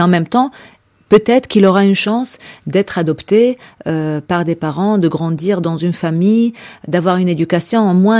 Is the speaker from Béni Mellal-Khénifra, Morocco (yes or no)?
no; Tangier, Tanger-Tetouan-Al Hoceima, Morocco; Alors que moi, j'ai grandi en mangeant de l'arziza. Moi, je suis de Tanger, j'ai grandi avec ça et j'ai toujours adoré ça.